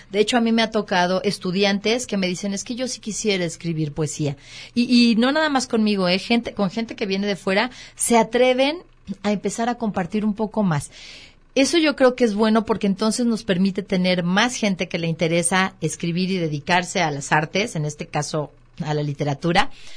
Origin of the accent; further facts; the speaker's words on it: Lagos de Moreno, Jalisco, Mexico; los que somos de aquí de Lagos